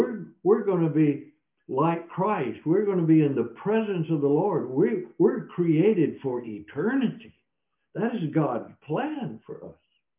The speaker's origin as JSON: {"language": "English", "region": "Mississippi", "country": "United States", "said": "I mean, I'm just from Mississippi. What would I know?"}